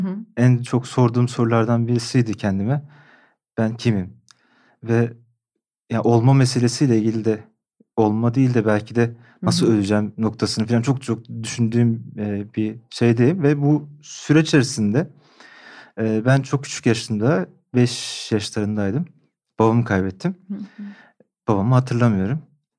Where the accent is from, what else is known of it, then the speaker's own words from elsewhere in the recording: Balıkesir, Turkey; Ben Balıkesirliyim.